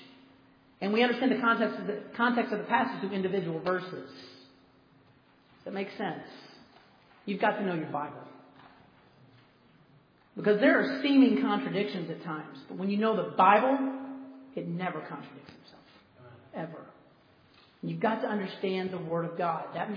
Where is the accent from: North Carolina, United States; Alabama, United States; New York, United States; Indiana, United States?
Alabama, United States